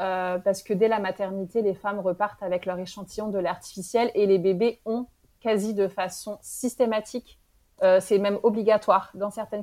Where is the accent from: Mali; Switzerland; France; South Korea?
France; moved away as an adult; now in Morocco; J'étais en France. Ouais, j'ai grandi en France.